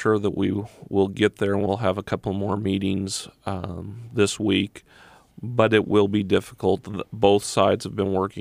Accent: Missouri, United States; I grew up in Clay County. I grew up on 120th Street. I now live on 128th, so I did not go far.

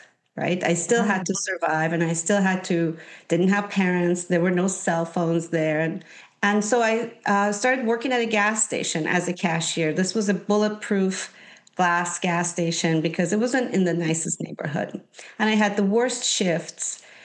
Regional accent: Iran; I was born and raised in Iran to a very loving family, youngest of five. And I was raised prior to the revolution in Iran.

